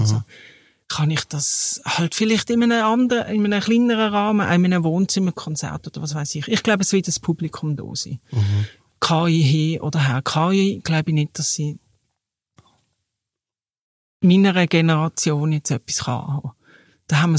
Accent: Basel, Basel-Stadt, Switzerland; jetzt auch in Basel, dort wo ich her bin

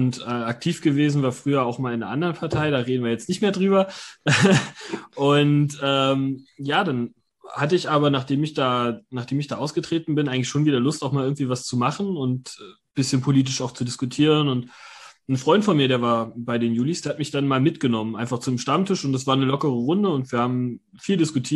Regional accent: Saxony-Anhalt, Germany; also born or lived in Bavaria; Da habe ich keine Erinnerung mehr dran. Das war nur, also ein Jahr, nachdem ich geboren bin, sind wir dann nach Sachsen-Anhalt gezogen.

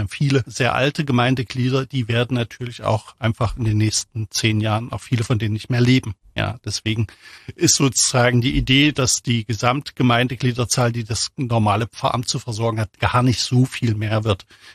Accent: Germany; Ich selbst komme aus der DDR, bin groß geworden in der DDR und bin in einer Familie groß geworden, die so leicht kirchlich sozialisiert war, also nicht besonders intensiv.

